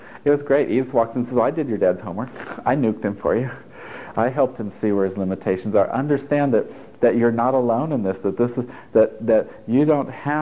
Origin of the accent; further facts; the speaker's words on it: Italy; English is a second language; now in United States; Bear in mind, I grew up in Italy, so I might be wrong. I might have a misinterpretation of American history